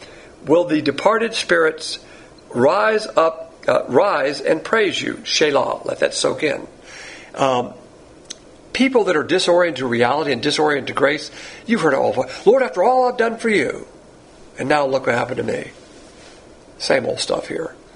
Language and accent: English; the South, United States; Of course, I'm from the South, and Southern women, they know how to, they don't spare the rod on kids.